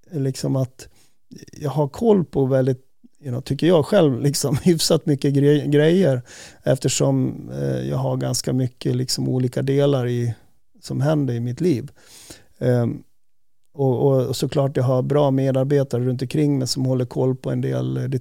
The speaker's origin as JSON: {"language": "Swedish", "town": "Säter", "region": "Dalarna County", "country": "Sweden", "tie": "born or raised there", "said": "jag var ju uppvuxen i Säte"}